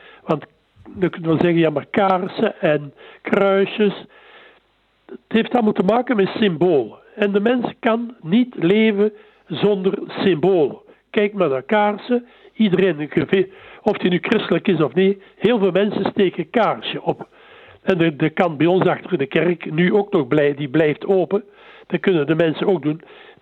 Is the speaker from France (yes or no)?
yes; France; Dutch is a second language; Maar bij ons in Frankrijk en overal, de meeste landen, is het vrij.